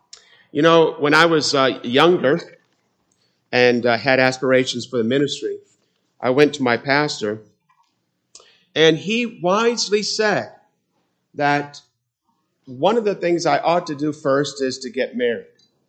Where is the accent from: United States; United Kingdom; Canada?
United Kingdom; England; Remember again, the German W is V, but I just pronounce it as a W because here's why. I'm English.